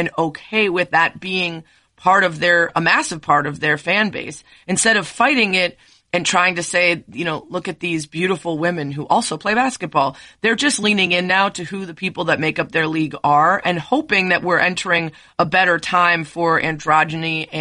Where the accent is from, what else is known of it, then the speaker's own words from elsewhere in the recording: Chicago, Illinois, United States; My friend Kelly, that I grew up with here in Chicago, doesn't like any sports.